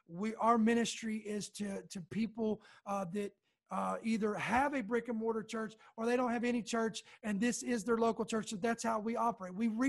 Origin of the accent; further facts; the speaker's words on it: Kentucky, United States; born there; I am a Southern boy at heart. I was born in Kentucky, and I don't even like the weather in Kentucky.